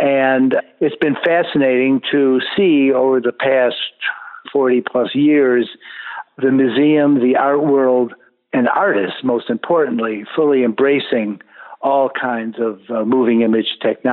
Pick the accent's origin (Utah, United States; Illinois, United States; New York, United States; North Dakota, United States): New York, United States; Rochester; But before then, I was growing up in Rochester, New York.